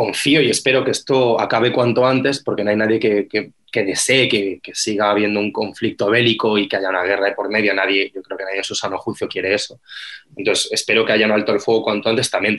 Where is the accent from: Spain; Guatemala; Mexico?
Spain; lo que a mí me preocupa como judío español y europeo que soy